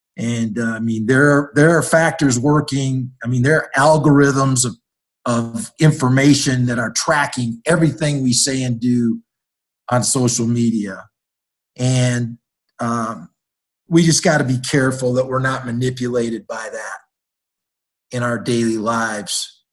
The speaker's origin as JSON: {"language": "English", "town": "Madison", "region": "Wisconsin", "country": "United States", "tie": "born or raised there", "said": "You know, I grew up in the Midwest. I grew up in a college town in Madison, Wisconsin. Obviously, my upbringing was very different."}